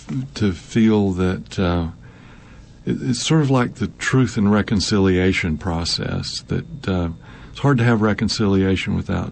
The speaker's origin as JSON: {"language": "English", "town": "Andrews", "region": "North Carolina", "country": "United States", "tie": "born or raised there", "said": "I grew up farther west in North Carolina, all the way out in the very tip end of the state."}